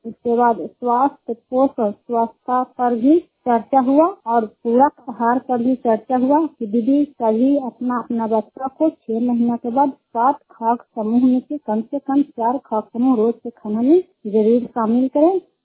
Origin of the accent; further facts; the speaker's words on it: Sukhariya, Bihar, India; सुखहरिया के रहने वाले हैं, रुखाई पंचायत चंदी प्रखंड लंबा जिला